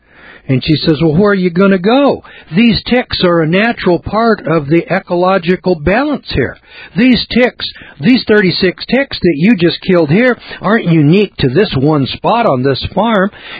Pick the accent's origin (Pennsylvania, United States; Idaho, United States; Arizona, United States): Idaho, United States; See, I just moved out here, and I was from Idaho, you know, where we didn't have very many ticks